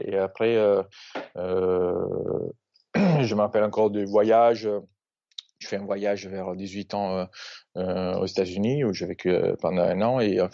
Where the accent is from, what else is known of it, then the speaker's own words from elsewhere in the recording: Italy; Je suis italien. J'ai grandi en Italie.